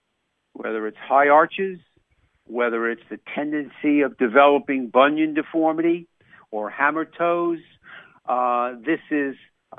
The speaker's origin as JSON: {"language": "English", "region": "New York", "country": "United States", "said": "I'm a New Yorker."}